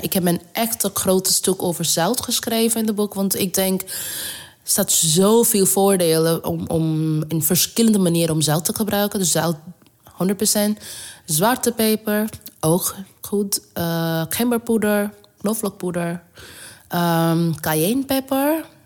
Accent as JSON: {"language": "Dutch", "country": "India", "second_language": "Dutch", "lives_now": "Netherlands", "said": "Maar ook dat ik kom uit India."}